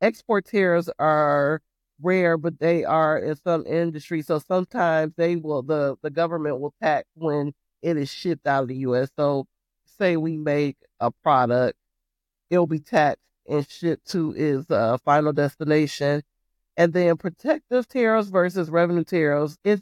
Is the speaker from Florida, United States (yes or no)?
no; Detroit, Michigan, United States; So for example, I'm from Detroit, you know, I'm from the hood.